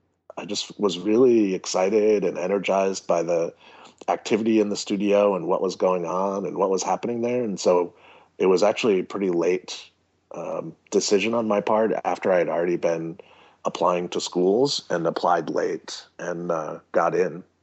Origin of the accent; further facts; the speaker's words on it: Rhode Island, United States; I grew up in a small fabrication shop, and I grew up in Rhode Island as well.